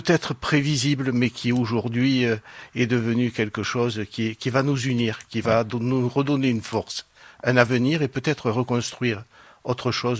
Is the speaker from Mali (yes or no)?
no; Occitanie, France; Je suis originaire de l'Aude, avec une formation d'art classique.